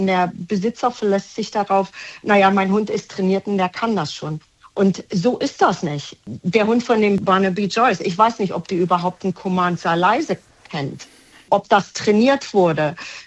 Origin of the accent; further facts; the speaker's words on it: Germany; moved away; Ich komme aus Deutschland und jedes Mal, wenn ich nach Deutschland fahre, fällt mir auf, dass meine Freunde